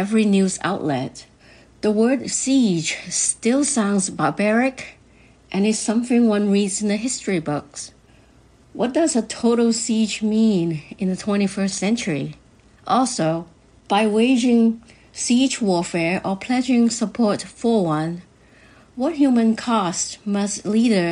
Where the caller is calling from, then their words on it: Arlington, Virginia, United States; from Arlington, Virginia in the U.S.